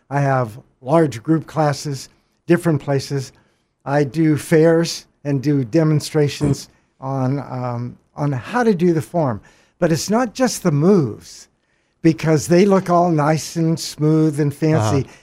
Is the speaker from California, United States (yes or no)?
no; Galveston, Texas, United States; now in Australia; Galveston Island in Texas. Both of us were.